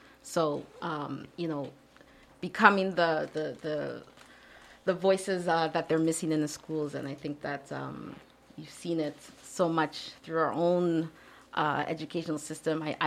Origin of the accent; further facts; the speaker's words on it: Montreal, Quebec, Canada; It was not easy growing up in Montreal, predominantly always the only Black child in school, in my classes, in any activities I was doing.